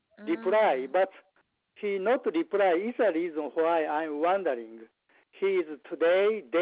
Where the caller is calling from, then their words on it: Tokyo, Japan; I'm calling from Tokyo, Japan. This is international phone call.